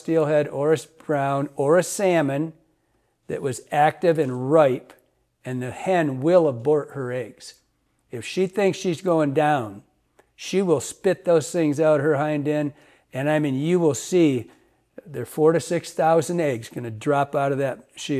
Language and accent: English; Michigan, United States; like where I grew up in Michigan